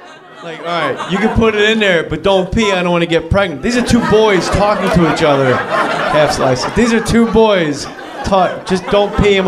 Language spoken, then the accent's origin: English; New Jersey, United States; All right, don't make a big deal out of it. … I'm from New Jersey.